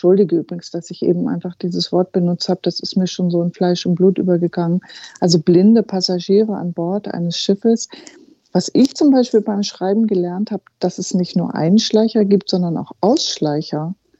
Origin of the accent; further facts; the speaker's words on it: Hamburg, Germany; Ich hätte ja jetzt als Hamburgerin gesagt